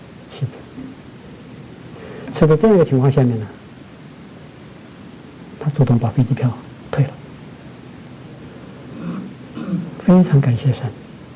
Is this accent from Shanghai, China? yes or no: yes; Shanghai, China; 我们上海话叫做不识相